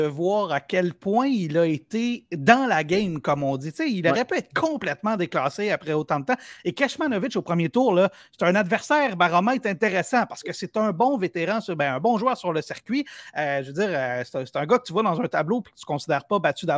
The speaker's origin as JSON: {"language": "French", "town": "Saint-Sauveur", "region": "Quebec", "country": "Canada", "tie": "born or raised there", "said": "je disais, j'ai grandi à Saint-Sauveur."}